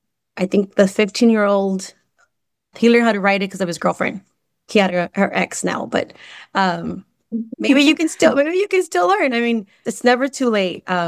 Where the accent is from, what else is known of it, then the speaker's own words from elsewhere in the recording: California, United States; born there; first language Spanish; English is a second language; I say my parents are from Mexico, both of them, but I was born in California. And so at home, we spoke Spanish. And I remember thinking my entire life in Spanish and counting in Spanish and like dreaming in Spanish until middle school.